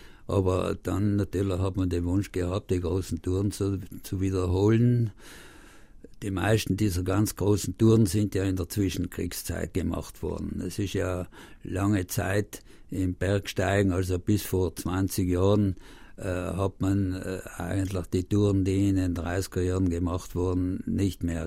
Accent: Trentino-Alto Adige, Italy; Und so ist es auch bei uns in Südtirol gewesen.

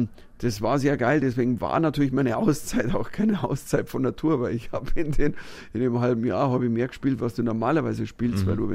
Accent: Bavaria, Germany; ich bin ja auch Bayer, also wir haben einen Dialekt

